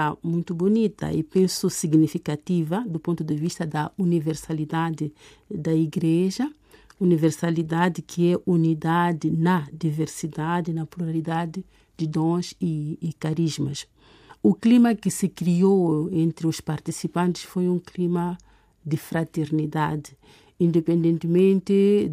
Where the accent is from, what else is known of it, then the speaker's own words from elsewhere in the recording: Mozambique; sou moçambicana, sou formada em teologia